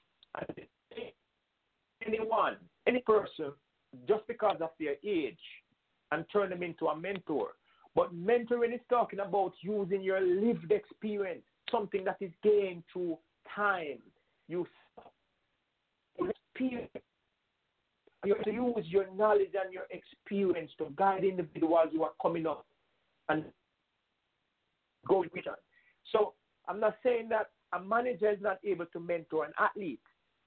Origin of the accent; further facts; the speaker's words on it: Jamaica; I am Jamaican, 100% Jamaican